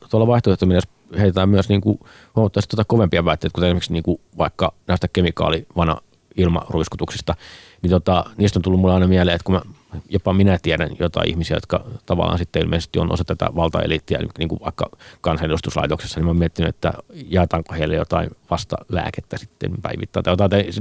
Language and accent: Finnish; Nastola, Päijät-Häme, Finland; vaikka mä oon Nastolasta